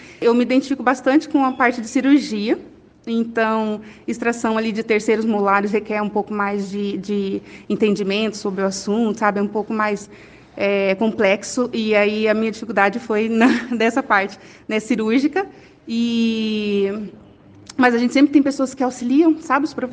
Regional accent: Dracena, São Paulo, Brazil; now in Rolândia, Brazil; tenho 34 anos e estou no quinto ano de odontologia. Eu sou da cidade de Rolândia, né? Sou natural de Dracena, interior de São Paulo. Atualmente moro em Rolândia

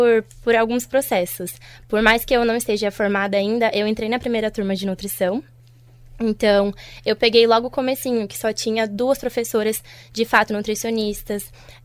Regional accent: Taubaté, São Paulo, Brazil; moved away as an adult; now in Londrina, Brazil; tenho 22 anos, não sou de Londrina também, eu vim bem de longe, do interior de São Paulo, chama Taubaté, minha cidade.

